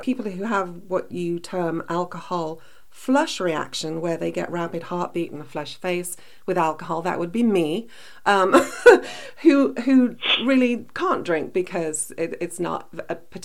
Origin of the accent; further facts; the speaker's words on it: Birmingham, West Midlands, United Kingdom; who, by the way, is from my hometown, Birmingham, England.